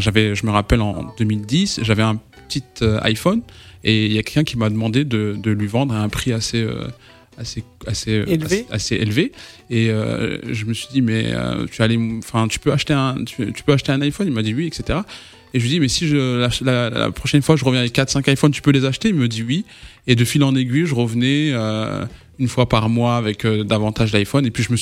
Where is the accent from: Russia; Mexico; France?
France; moved away as an adult; now in Mali; Je suis né en France, grandi en France, j'ai fait mes études en France.